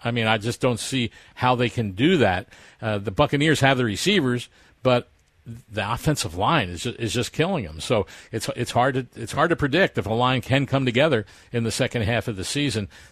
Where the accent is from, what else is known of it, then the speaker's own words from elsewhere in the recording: Philadelphia, Pennsylvania, United States; Yes, I am very aware. And I grew up in Philadelphia.